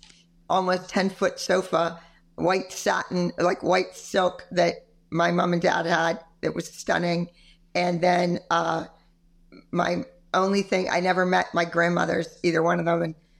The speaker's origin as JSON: {"language": "English", "town": "Pittsburgh", "region": "Pennsylvania", "country": "United States", "said": "I'm from Pittsburgh, Pennsylvania. We have the real Stanley cup several times."}